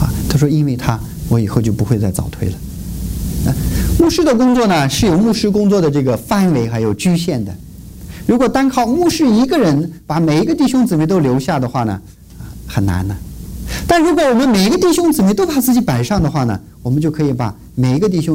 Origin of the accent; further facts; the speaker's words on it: Urumqi, Xinjiang, China; now in United States; 在我的家乡乌鲁木齐那边